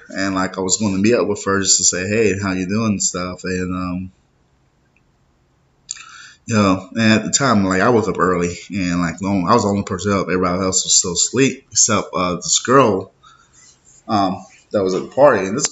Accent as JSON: {"language": "English", "region": "South Carolina", "country": "United States", "said": "I'm from South Carolina, so I had a lot of friends that go to college in Charleston"}